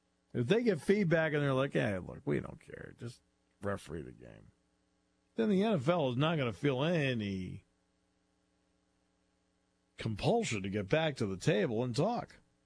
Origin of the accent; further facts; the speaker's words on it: New England, United States; I love hockey. Always have. I grew up in New England.